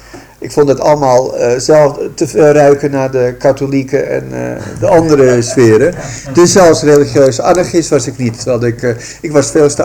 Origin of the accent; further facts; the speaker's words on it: Amsterdam, North Holland, Netherlands; also born or lived in Dordrecht; Ik ben geboren in Dordrecht. Ja, dat is al ol. Voor de rest ben ik in hart en nieren Amsterdam altijd geweest.